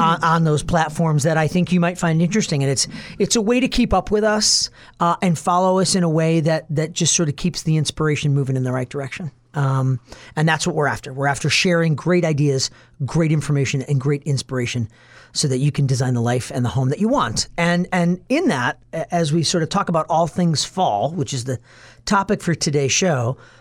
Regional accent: Harvard, Illinois, United States; I'm going to mention, you know, my hometown of Harvard, but I wanted to mention a Wisconsin town

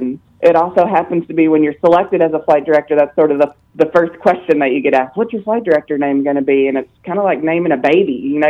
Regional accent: Princeton, Kentucky, United States; And I said, oh, way western Kentucky, real small town.

